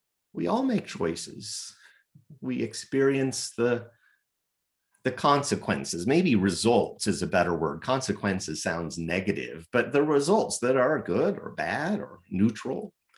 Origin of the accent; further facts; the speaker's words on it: Longmont, Colorado, United States; born there; it's much cooler to say that I was born in Longmont, Colorado, than Kansas City.